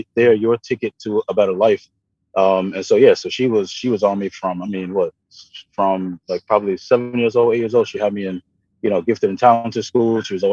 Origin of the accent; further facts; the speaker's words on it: Brooklyn, New York, United States; I grew up in Brooklyn. You know, a lot of the homies, some of them passed away